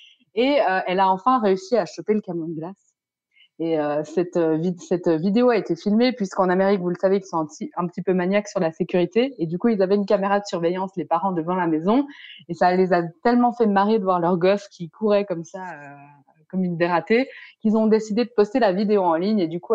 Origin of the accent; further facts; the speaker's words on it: Switzerland; Alors, chez nous, en Suisse, c'est pas vraiment un truc qui existe.